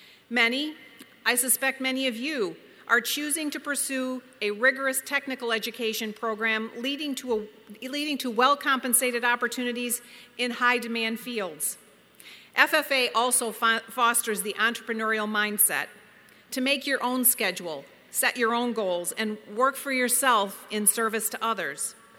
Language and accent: English; Michigan, United States; I want to say a special hello to the students from my home state of Michigan